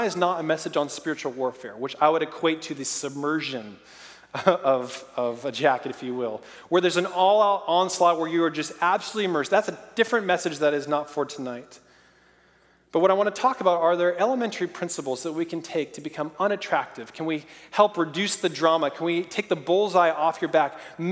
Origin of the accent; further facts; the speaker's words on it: Oregon, United States; I'm from Oregon, where it rains about 364 days a year.